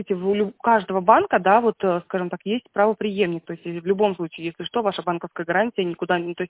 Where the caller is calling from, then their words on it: Saint Petersburg, Russia; Я звоню вам из Санкт-Петербурга.